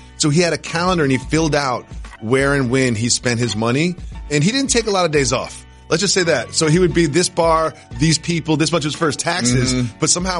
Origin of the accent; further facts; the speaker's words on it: Massachusetts, United States; I'm from Massachusetts.